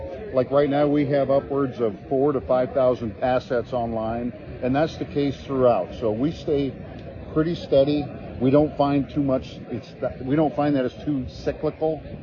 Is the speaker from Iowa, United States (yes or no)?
yes; Cedar Rapids, Iowa, United States; Yeah, I grew up in Cedar Rapids, Iowa, which is north of Iowa City, about 30 miles. That's where I grew up.